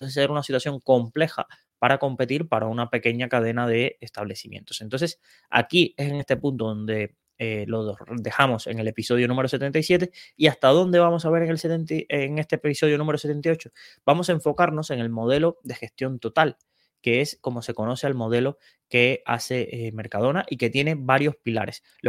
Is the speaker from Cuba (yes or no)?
yes; Cuba; yo que soy de Cuba, como hay tanta emigración cubana en España, era muy común